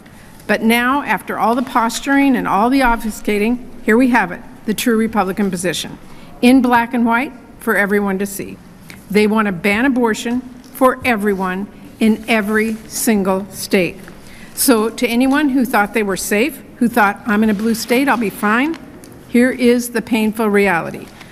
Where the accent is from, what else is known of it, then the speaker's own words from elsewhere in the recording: Washington, United States; They are sending a clear message to people in my home state of Washington and across the country.